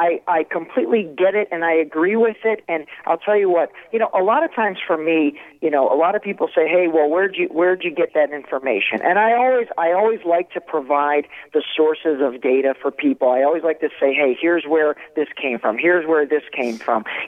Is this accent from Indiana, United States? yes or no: no; Cleveland, Ohio, United States; my hometown of Cleveland, Ohio.